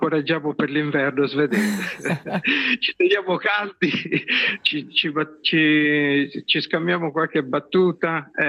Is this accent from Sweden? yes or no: yes; Sweden; Italian is a second language; Una volta ho detto: io vengo dalla Svezia, e la persona ha detto: ah, dalla Svezia, vicino, diciamo, in Liguria.